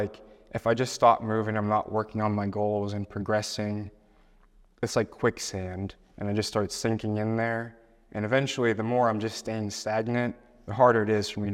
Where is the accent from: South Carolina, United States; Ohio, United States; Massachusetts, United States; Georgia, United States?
Ohio, United States; Youngstown; I started working at an agency in my hometown of Youngstown, Ohio.